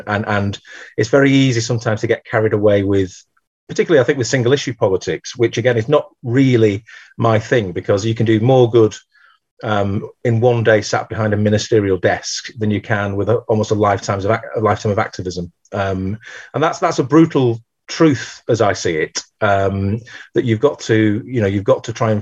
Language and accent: English; North West England, United Kingdom; accent: Lancashire; You can probably tell from my flat Lancashire vowels. My family are as Irish as you like on all sides, going back as far as you like. I'm classically third generation Irish, as it seems pretty much everybody in Lancashire is.